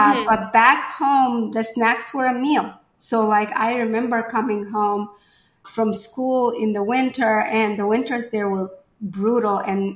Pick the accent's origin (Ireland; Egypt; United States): Egypt; moved away; So I grew up on the Mediterranean and it's a cold winter.